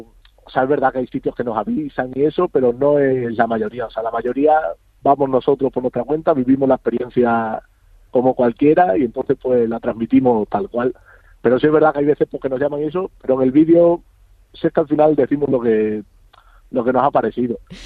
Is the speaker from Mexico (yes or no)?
no; Cáceres, Extremadura, Spain; Yo soy de Cáceres. Wow. Yo soy de Cáceres ciudad